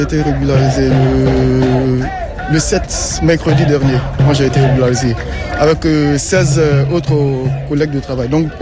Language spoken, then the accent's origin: French; Côte d’Ivoire; Moi, je viens de la Côte d'Ivoire.